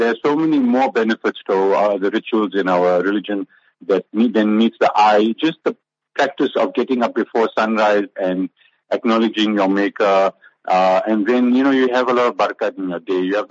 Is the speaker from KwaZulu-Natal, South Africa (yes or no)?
yes; Durban, KwaZulu-Natal, South Africa; I was born and brought up in Durban, with Durban in my veins.